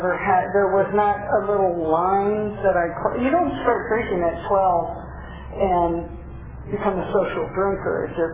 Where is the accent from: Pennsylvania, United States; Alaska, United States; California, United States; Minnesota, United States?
California, United States; San Mateo; I was born and raised in San Mateo, California, and that's a little south of San Francisco. I was in seventh grade during the Summer of Love